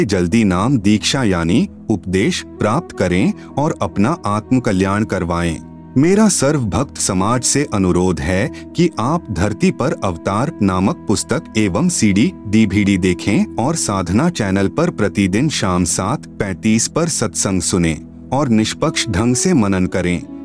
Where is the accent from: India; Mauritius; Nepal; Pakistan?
Nepal; Mirchiya, Madhesh Province; गांव विकास समिति मिर्चिया ward number 3 थाना चौक जिला सिरहा अंचल जनकपुर नेपाल का निवासी हूं।